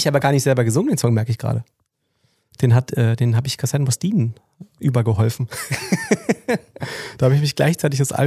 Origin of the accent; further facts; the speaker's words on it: Berlin, Germany; ich fühle mich als Berliner, nicht als Ostberliner.